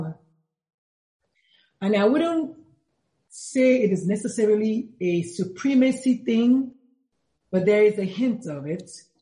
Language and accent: English; Nigeria; moved away as an adult; now in United States; Yes, I went to medical school. I did everything, including medical school in Nigeria. So yes, came to the U.S.